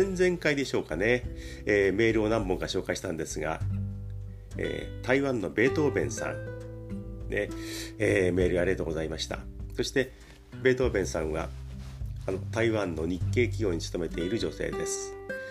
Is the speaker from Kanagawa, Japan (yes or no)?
yes; Yokosuka, Kanagawa, Japan; 私のふるさとの横須賀にも住んだことがあるというので